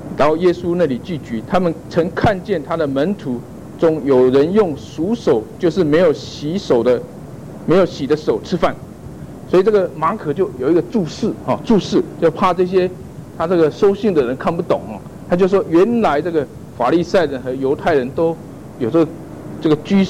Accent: Taiwan; 所以你知道我是从台湾来的哈，哦，啊，我对这个大陆的背景哦，实在是一窍不通这样哈

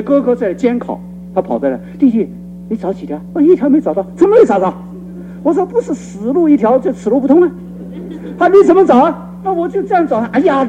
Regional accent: Guangdong, China; also born or lived in Nanjing; 我刚刚讲我是广东人，但是我小学的时候我是在南京读的。我的父亲因为在省行政院做工，所以就搬到南京去。

